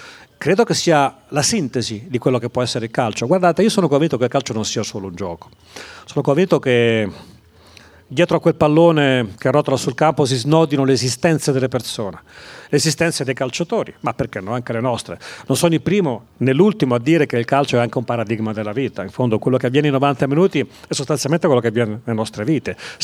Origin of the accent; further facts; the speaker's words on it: Rome, Lazio, Italy; born there; io sono nato a Roma, vivo a Roma